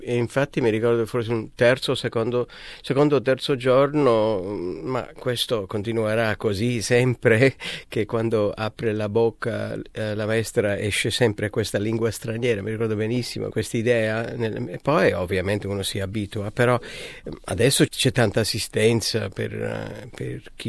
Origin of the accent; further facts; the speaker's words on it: Calabria, Italy; accent: Calabrian; now in Australia; Parlavamo in calabrese, il nostro dialetto, un calabrese influenzato ovviamente, come si sa bene, dal greco, che ha un'antica origine in quelle zone.